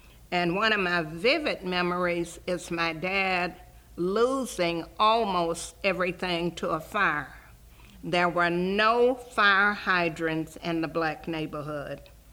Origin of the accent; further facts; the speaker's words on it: Cocoa, Florida, United States; Well, I was born in Cocoa, and my memory, well, I grew up on Magnolia Street, which is now Stone Street, at 708 Magnolia.